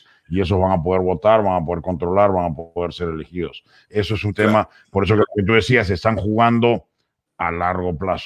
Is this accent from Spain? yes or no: no; Peru; soy peruano también.